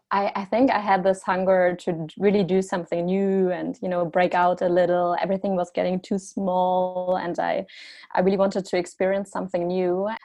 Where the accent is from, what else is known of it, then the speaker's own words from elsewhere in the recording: Dortmund, North Rhine-Westphalia, Germany; English is a second language; moved away as an adult; now in Hong Kong, Hong Kong; But yeah, I am from Dortmund and I lived there the first 19 years of my life. And then, yeah, right after school, I knew that I wanted to leave.